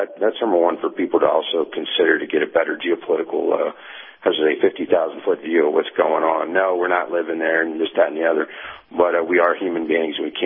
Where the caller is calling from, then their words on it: Tennessee, United States; in East Tennessee.